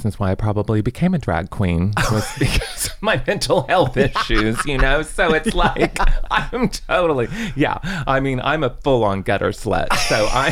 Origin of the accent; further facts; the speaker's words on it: Chicago, Illinois, United States; I am from Chicago.